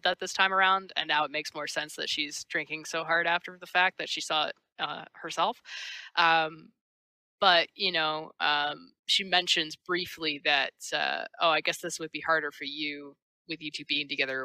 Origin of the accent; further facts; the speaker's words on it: Canada; I'm Canadian.